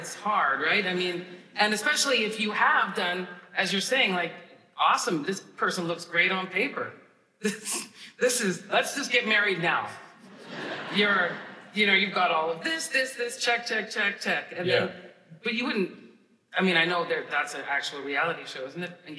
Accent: Canada; I'm a basketball fan, but I am a Canadian.

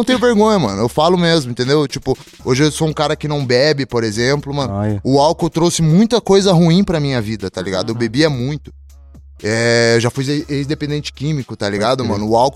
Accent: Curitiba, Paraná, Brazil; Eu sou da região norte de Curitiba e eles também

